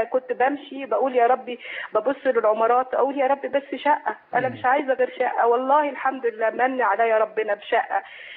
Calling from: Mecca, Makkah Province, Saudi Arabia; انا بكلمك من مكه المكرمه.

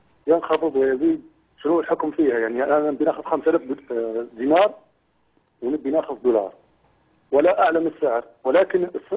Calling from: Libya; أنا من ليبيا، وطبعا عندنا في ليبيا نقص السيولة

